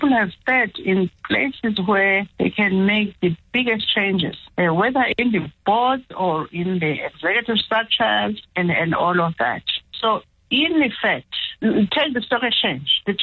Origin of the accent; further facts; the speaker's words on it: Cape Town, Western Cape, South Africa; because I come from Cape Town